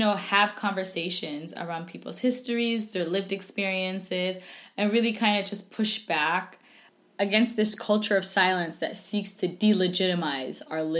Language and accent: English; United States; I was born in America, July 1990, and I was the first child of my family born in America, outside of the continent, and born, period.